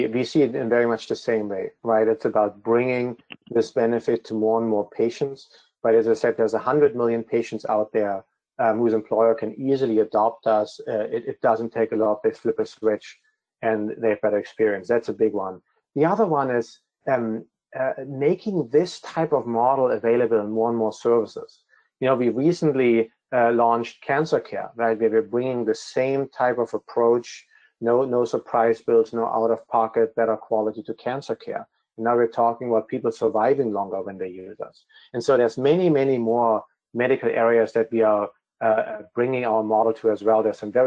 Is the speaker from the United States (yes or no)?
no; Germany; I'm originally from Germany